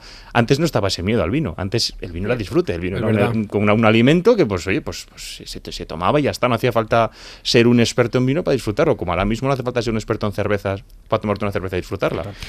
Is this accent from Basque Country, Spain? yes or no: yes; Labastida, Basque Country, Spain; De Rioja Alavesa o La Bastida es un poco una burbuja de realidad